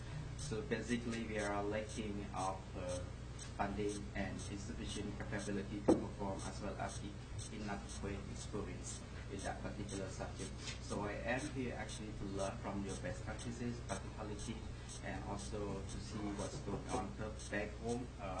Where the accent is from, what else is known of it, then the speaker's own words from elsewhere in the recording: Cambodia; English is a second language; I am from Cambodia, and back home I serve a deputy director research for international affairs.